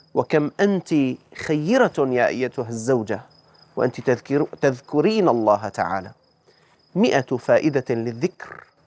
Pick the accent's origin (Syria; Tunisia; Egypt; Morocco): Syria; عندنا في الشام يقولون بع الدار واشتري الأذكار